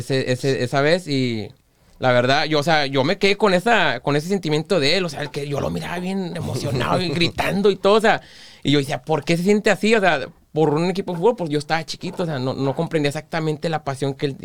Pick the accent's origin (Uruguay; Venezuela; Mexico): Mexico; San Nicolás de los Garza, Nuevo León; como yo soy de San Nicolás, a mí, de chiquito, cuando estaba ya en San Nicolás, a mí me tocó verlos.